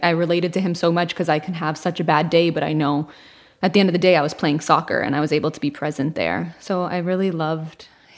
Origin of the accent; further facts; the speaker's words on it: Toronto, Ontario, Canada; I am from Toronto